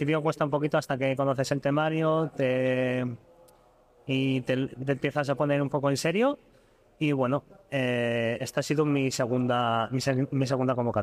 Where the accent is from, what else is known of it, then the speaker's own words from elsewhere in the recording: Valle de Hecho, Aragon, Spain; now in Pamplona, Spain; Yo soy del Valle de Hecho, de hecho